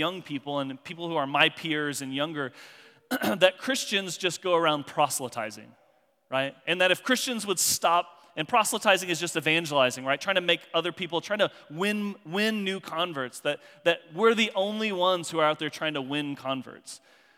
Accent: Kansas, United States; So I grew up mainly in rural southwestern Kansas, right? I mean, we could see the grain elevators in town from 20 miles away.

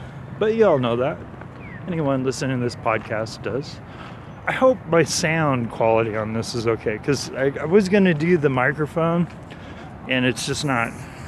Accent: Phoenix, Arizona, United States; No, I'm from Phoenix.

